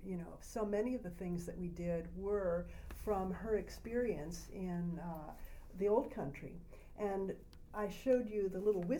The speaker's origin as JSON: {"language": "English", "region": "Illinois", "country": "United States", "tie": "born or raised there", "said": "I was born in 1945 in Illinois, a small rural community near Glen Ellen, which was about 30 miles west of Chicago. And I was born, I was raised on a farm."}